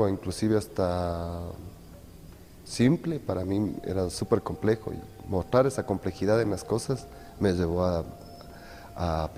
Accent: Quito, Pichincha, Ecuador; soy de Quito, me dedico al teatro

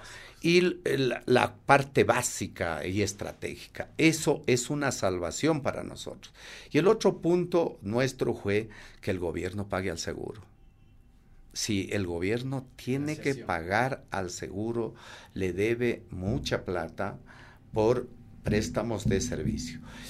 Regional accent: Ecuador; no nos han quebrado como ecuatorianos

